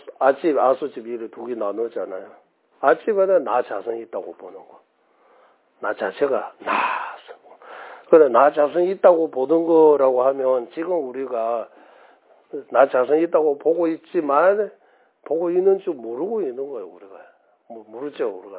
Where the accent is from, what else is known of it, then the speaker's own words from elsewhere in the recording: Tibet, China; Korean is a second language; now in South Korea; 그래서 한국에 처음 와서 성불로 하세요라고 하면 저 좀 그런 거예요